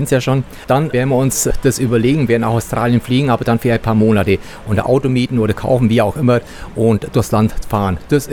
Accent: Bavaria, Germany; ich komme aus der Nähe von Augsburg

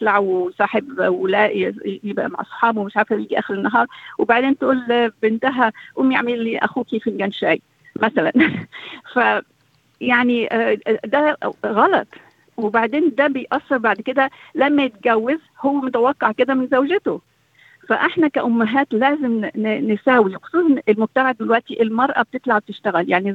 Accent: Egypt; moved away; وإحنا عندنا في مصر الولد بيكبر هو في السيد في البيت

